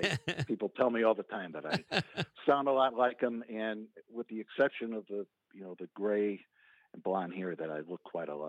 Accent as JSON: {"language": "English", "town": "Chicago", "region": "Illinois", "country": "United States", "tie": "born or raised there", "said": "growing up in Chicago on the Northwest Side, Portage Park."}